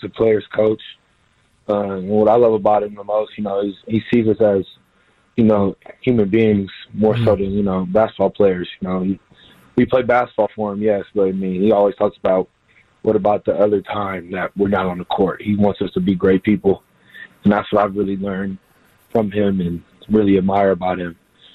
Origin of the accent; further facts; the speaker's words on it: Houston, Texas, United States; now in San Diego, United States; I was from Houston, but I still knew about the program.